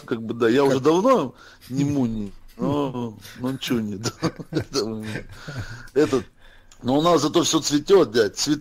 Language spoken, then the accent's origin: Russian; Odesa, Odesa Oblast, Ukraine; Ну, блин, мы-то специалисты по рявканию, мы же одесситы, чё, как по-другому?